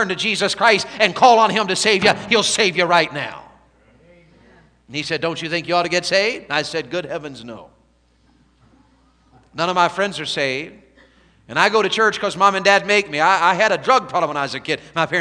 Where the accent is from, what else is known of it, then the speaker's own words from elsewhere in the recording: the South, United States; I grew up in the Bible Belt. There's churches everywhere where I live.